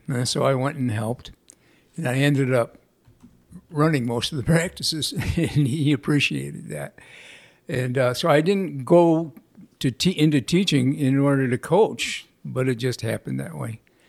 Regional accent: Niagara Falls, New York, United States; also born or lived in Pennsylvania; Well, I was born in Pennsylvania, but my parents moved to Niagara Falls, New York when I was about 2 years old. So I don't remember much of Pennsylvania

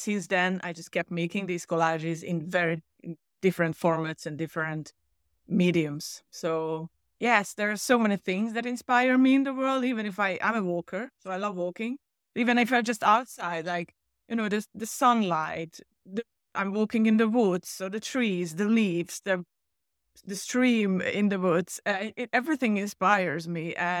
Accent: Hungary; moved away as an adult; now in Cyprus; I was born and raised in Hungary, in Central Europe, and I've been living in Cyprus for 13 years. But my cultural background, language background is, you know, it's from Hungary. And I lived in the country until I was like 23 years old.

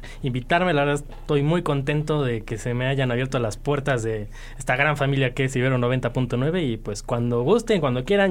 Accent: Mexico; Son parte de nuestro imaginario colectivo como mexicanos y sí merecen un cierto nivel de respeto.

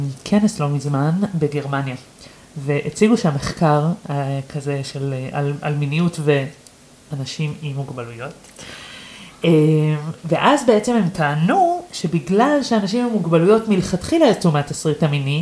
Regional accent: Argentina; אני גם ארגנטינאית.

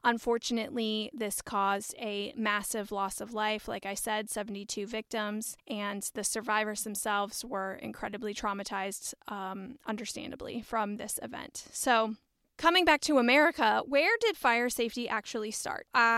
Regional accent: United States; As an American, the concept of not immediately evacuating in the event of a fire got me thinking about where our fire policies actually come from.

